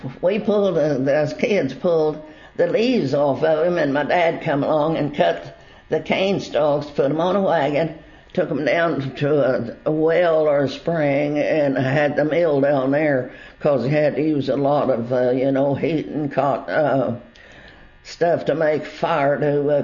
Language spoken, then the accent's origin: English; Missouri, United States; I was born in Oregon County in 1926 in a log cabin.